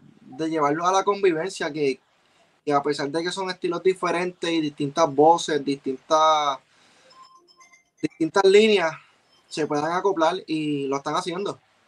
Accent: Bayamón, Puerto Rico; Yo soy de Bayamón, acá en la casa, papi, ya tú sabes.

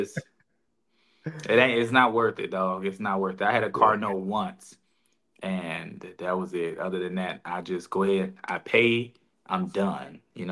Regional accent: Virginia, United States; 'cause I'm from Virginia originally, right? But my career started in Philly.

